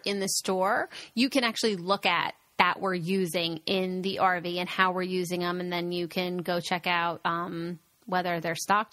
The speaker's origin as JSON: {"language": "English", "region": "New Jersey", "country": "United States", "said": "Well, yeah, because I'm from New Jersey."}